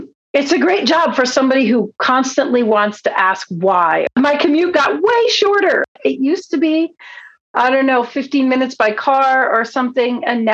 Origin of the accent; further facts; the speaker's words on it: Schenectady, New York, United States; born there; I was born in 1970 in Schenectady, New York. I was born blind.